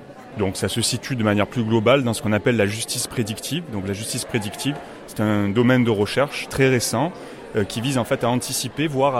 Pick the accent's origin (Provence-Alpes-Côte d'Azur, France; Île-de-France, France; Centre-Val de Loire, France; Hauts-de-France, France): Provence-Alpes-Côte d'Azur, France; Marseille; Moi je suis un enfant du pays. Je suis né de parents marseillais, grands-parents marseillais qui parlaient le marseillais. Voilà, on m'a souvent dit en fait que j'avais, quand je montais dans les hautes instances parisiennes, que j'avais un accent.